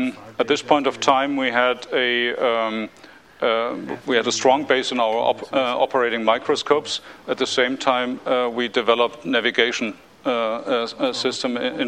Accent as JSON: {"language": "English", "region": "East Germany", "country": "Germany", "tie": "born or raised there", "said": "I grew up in East Germany. I studied in East Germany and experience myself the opening of the wall"}